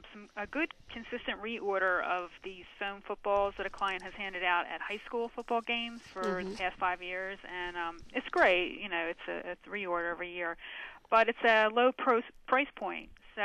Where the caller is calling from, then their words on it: Philadelphia, Pennsylvania, United States; Philadelphia.